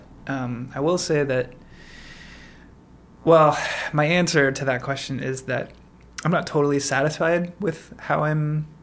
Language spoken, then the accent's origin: English; Portland, Oregon, United States; also born or lived in New York; we decided to come back here because I grew up around Portland, and then we had our first son, and we're now pregnant with our second a daughter.